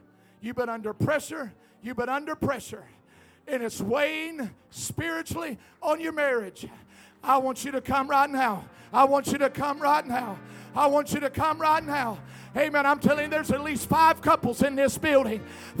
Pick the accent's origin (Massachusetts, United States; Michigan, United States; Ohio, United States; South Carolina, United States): Ohio, United States; I was from Ohio. When you hear sirens in the background like that, whatever, that's tornado weather.